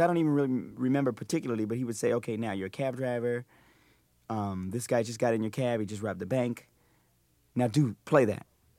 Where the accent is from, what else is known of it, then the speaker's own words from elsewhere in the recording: Washington, District of Columbia, United States; I grew up in D.C., Washington, D.C.